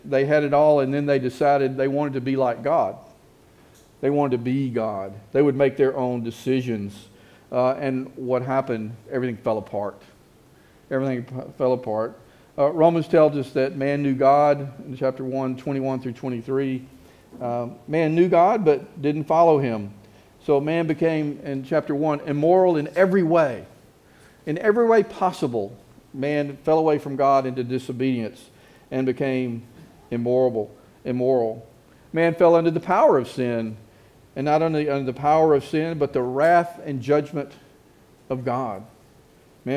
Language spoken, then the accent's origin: English; the South, United States; accent: southern; with my southern accent, that means you won't be able to understand